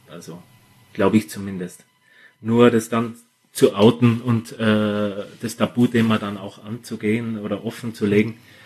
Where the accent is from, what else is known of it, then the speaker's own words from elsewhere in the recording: Austria; wir als Österreicher, wir sind immer sehr heimatverbunden.